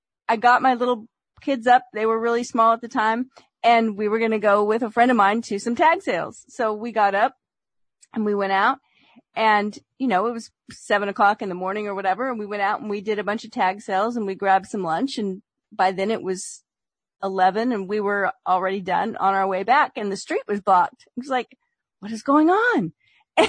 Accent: San Francisco, California, United States; moved away; You like little things like in California, where I grew up in the Bay Area, San Francisco

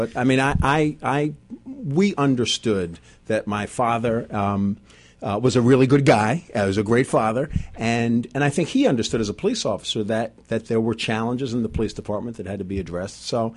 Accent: Mount Vernon, New York, United States; also born or lived in Bronx; yes, I was born in the Bronx, grew up in Mount Vernon. So I'm sort of stayed pretty close to home.

